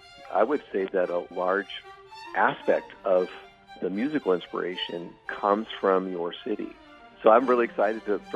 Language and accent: English; Seattle, Washington, United States; moved away as an adult; Yes, I was born and raised in Seattle and left just after high school to tour full-time.